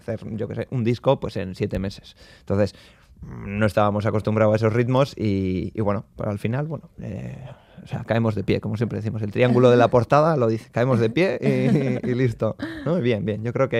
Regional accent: Bilbao, Basque Country, Spain; somos de Begoña.

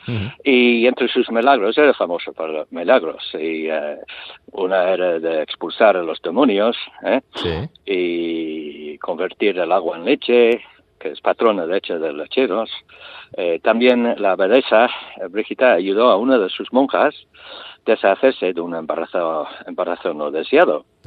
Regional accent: Ireland; Yo soy irlandés

